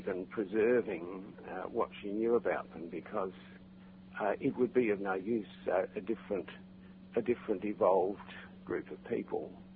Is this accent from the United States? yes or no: no; South Australia, Australia; Even I was brought up that way in South Australia. Very, very, very British, very loyal.